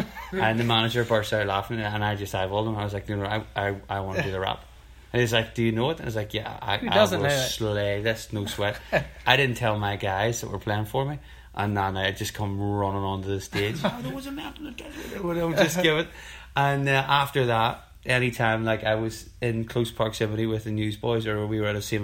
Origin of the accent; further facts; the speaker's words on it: Belfast, Northern Ireland, United Kingdom; No, I'm from Belfast, Northern Ireland.